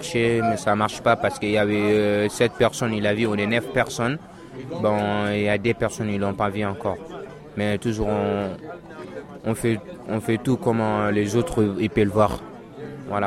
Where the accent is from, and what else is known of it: Mali; now in France